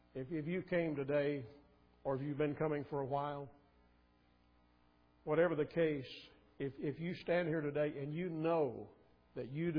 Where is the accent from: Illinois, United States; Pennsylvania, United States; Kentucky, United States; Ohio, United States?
Kentucky, United States; Betty and I grew up down in West Kentucky. We were high school sweethearts.